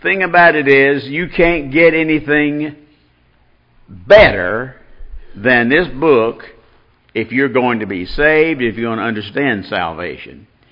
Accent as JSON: {"language": "English", "region": "Louisiana", "country": "United States", "said": "Well, see, but I'm from North Louisiana, remember?"}